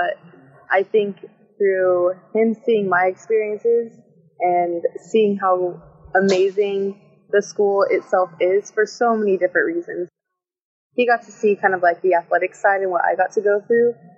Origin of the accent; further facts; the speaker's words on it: Lovelock, Nevada, United States; I grew up in Lovelock, Nevada, born and raised.